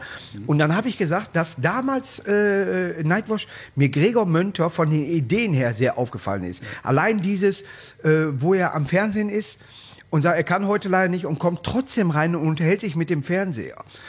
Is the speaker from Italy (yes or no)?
no; Duisburg, North Rhine-Westphalia, Germany; aus meiner Heimatstadt Duisburg.